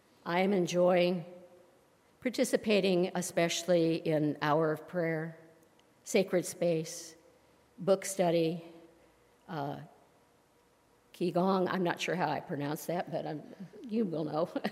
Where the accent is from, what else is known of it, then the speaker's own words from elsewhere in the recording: Palo Alto, California, United States; I grew up in Palo Alto, married and attended San Jose State University